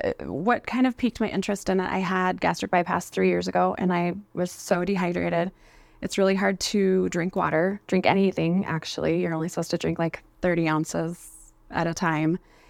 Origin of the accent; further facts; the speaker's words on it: Rapid City, South Dakota, United States; Okay, well, I born and raised in Rapid City. I've lived here my whole life, all 42 years.